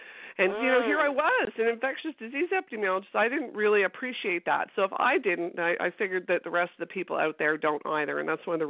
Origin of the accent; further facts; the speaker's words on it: Scarborough, Ontario, Canada; I'm from Scarborough, Ontario. I went to the University of Toronto